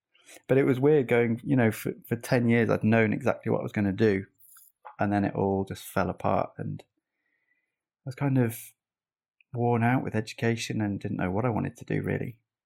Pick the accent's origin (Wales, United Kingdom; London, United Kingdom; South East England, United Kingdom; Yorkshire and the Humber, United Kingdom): Wales, United Kingdom; I grew up in North Wales and went to a school there